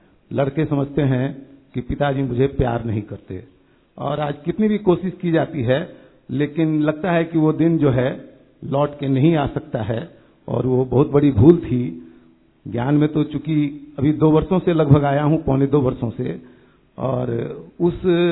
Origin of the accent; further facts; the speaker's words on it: Bihar, India; बिहार से आया हूँ।